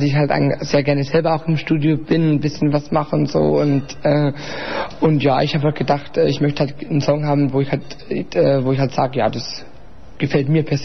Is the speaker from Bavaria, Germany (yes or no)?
yes; Bavaria, Germany; Also … ist eine Hommage an meine Heimat, weil ich einfach ja gern ein Bayer bin.